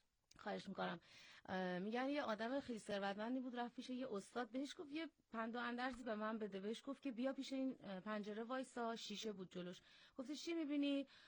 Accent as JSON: {"language": "Persian", "town": "Dezful", "region": "Khuzestan", "country": "Iran", "said": "عمده فعالیت که توی خود شهر خودمون دسفوله"}